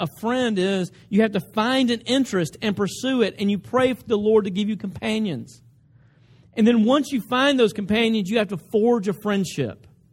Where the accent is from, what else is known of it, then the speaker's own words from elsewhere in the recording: the South, United States; Now, I'm from the South. And let me tell you something about cooking in the South.